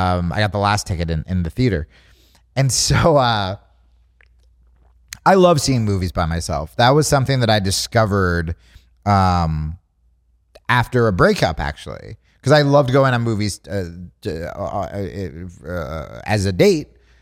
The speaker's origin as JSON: {"language": "English", "region": "Hawaii", "country": "United States", "said": "They would have Kanaka blood. I'm Hawaiian."}